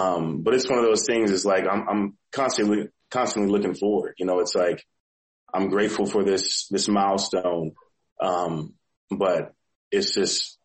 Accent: Texas, United States; also born or lived in Atlanta; So I was born in Atlanta, Georgia, and my parents subsequently moved to Texas.

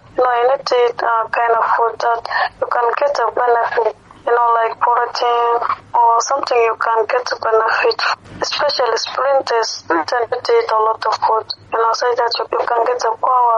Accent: South Sudan; my beloved country, South Sudan.

